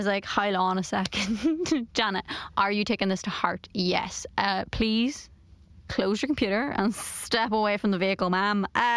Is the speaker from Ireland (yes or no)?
yes; Ireland; I'm Irish, like I will have a fear of being an egotist